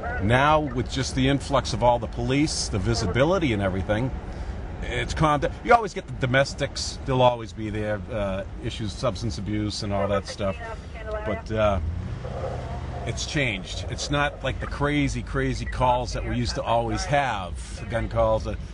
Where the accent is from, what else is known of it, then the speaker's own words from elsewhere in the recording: Lowell, Massachusetts, United States; I was brought up in Lowell. My father worked construction, my mother was a homemaker. I went to Lowell High School, and so I'm actually very much from this area.